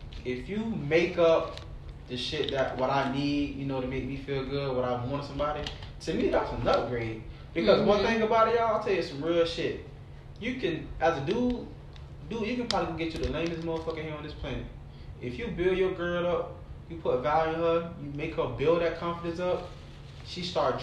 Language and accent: English; Florida, United States; I'm not saying they closed minded, but y'all know I'm from Broward.